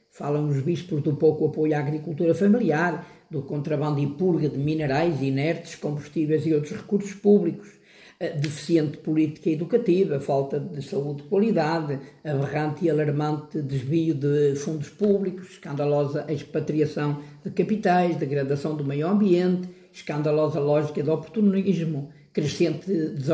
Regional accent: Portugal; como português, como padre, como cidadão do mundo, só me posso alegrar e associar à festa.

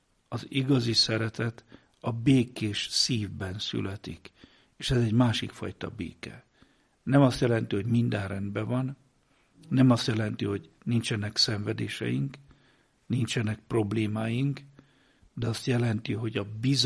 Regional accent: Geszteréd, Szabolcs-Szatmár-Bereg, Hungary; Gyermek és ifjúkoromban, a szülőfalumban, Geszteréden

